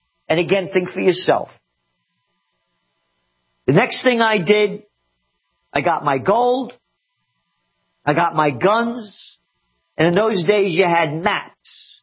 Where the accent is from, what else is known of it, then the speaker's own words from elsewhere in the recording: United States; And again, I'm an American.